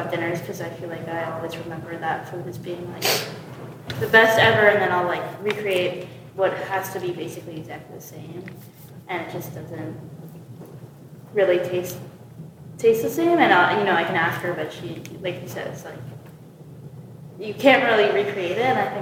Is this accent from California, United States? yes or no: no; Brooklyn, New York, United States; I'm from Brooklyn originally. And I guess, I mean, yeah, I'm Jewish